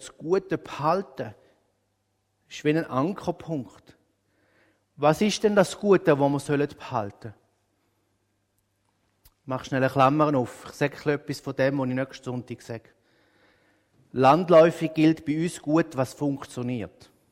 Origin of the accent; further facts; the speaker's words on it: Switzerland; Häufig neigen wir dazu, als Schweizer eher den Mangel zu sehen.